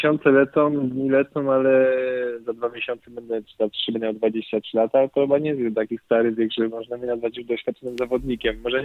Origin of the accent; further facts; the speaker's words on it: Kraków, Lesser Poland, Poland; to jest moje rodzinne miasto i zawsze człowiek patrzy na rodzinne miasto z jakimś tam sentymentem i z takim oczkiem, że tutaj się wychowałem i naprawdę miasto Kraków polecam każdemu